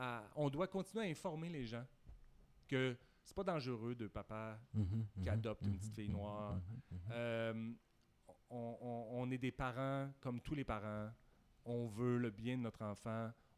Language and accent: French; Saint-Hyacinthe, Quebec, Canada; J'ai grandi à Saint-Hyacinthe. C'est là que j'ai fait mon coming out.